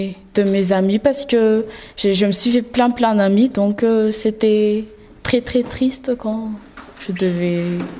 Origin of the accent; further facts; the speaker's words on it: Madagascar; Je suis malgache.